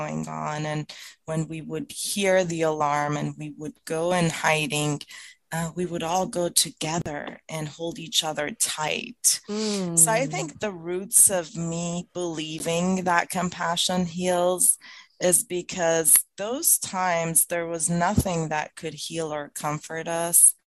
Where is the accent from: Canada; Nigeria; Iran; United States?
Iran; I grew up in Iran I was born a year after the revolution in Iran that happened.